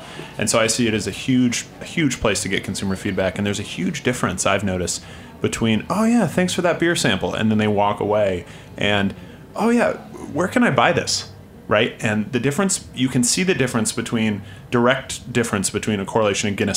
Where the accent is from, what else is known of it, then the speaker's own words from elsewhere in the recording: Vermont, United States; my first beer job in the beer world over 10 years ago was at Magic Hat Brewing Company in my hometown in Vermont.